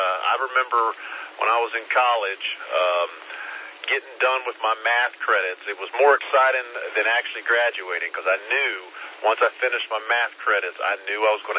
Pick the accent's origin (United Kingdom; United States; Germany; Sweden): United States; Holly Springs, North Carolina; also born or lived in Wake Forest; now in Pickens, United States; my family and I came from the Raleigh, North Carolina area. Actually, we came from Holly Springs, if you're familiar with Holly Springs and Wake Forest. We lived in both of those towns.